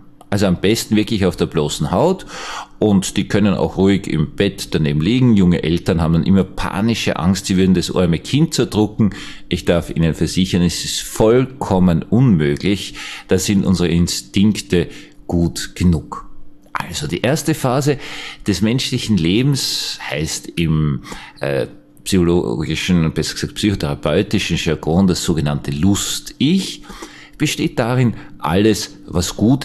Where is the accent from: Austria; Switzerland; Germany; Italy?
Austria; Das wundert mich als Österreicher natürlich gewaltig